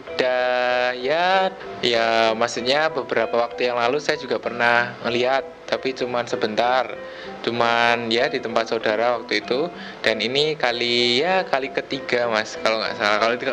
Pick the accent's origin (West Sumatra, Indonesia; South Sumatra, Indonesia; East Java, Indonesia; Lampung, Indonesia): East Java, Indonesia; Banyuwangi; Saya dari Banyuwangi, Mas.